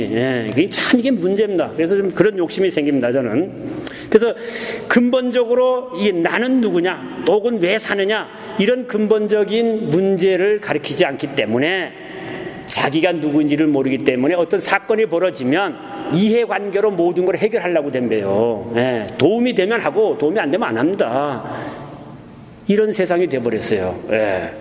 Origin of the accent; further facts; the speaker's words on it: Yangyang, Gangwon, South Korea; 에야 아, 좋고 좋다 관동팔경이라네. 제가 거기서 낳고 거기서 자랐고 거기서 컸습니다. 예, 이렇게 좋은 데서 컸는데 우리 집안은 불교 집안입니다.